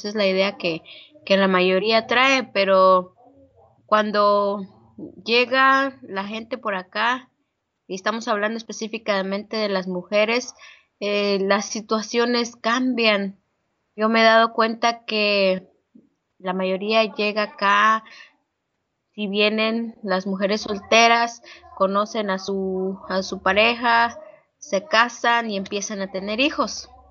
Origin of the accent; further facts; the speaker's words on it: Tenejapa, Chiapas, Mexico; now in Tampa, United States; Soy originaria de Tenejapa. Mis papás y mis hermanos viven en San Cristóbal y nosotros vivimos en Tampa, Florida. Mi esposo, mis dos hijos y yo vivimos en Tampa, Florida.